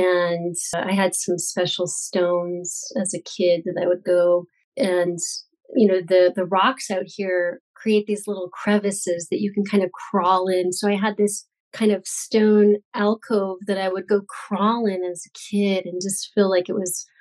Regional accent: Salt Lake City, Utah, United States; So I grew up in Salt Lake City, which is Utah's capital city. But for a short period of time, my family moved down to southern Utah in a very small town in the desert.

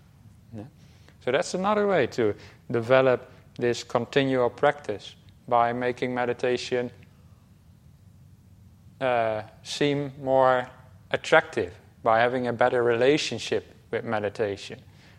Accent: Netherlands; English is a second language; now in Australia; I'm from the Netherlands, by the way.

